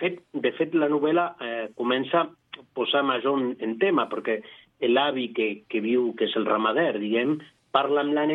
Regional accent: Montevideo, Uruguay; Catalan is a second language; now in Vic, Spain; jo vaig arribar a Catalunya l'any 2014 a viure, no? Ja, a més, Montevideo Vic, o sigui, jo vaig arribar al cor de Catalunya.

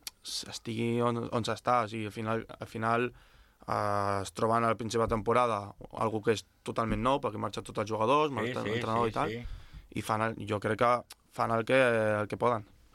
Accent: Moja, Catalonia, Spain; és el meu poble i a mi m'agrada el Moja.

